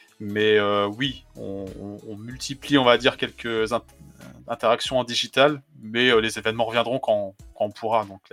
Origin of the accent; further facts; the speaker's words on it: Brittany, France; Moi, je suis breton, donc les Gaulois.